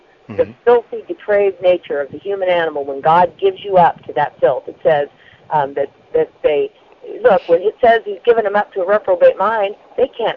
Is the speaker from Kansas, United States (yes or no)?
yes; Topeka, Kansas, United States; You know, that's we're from Topeka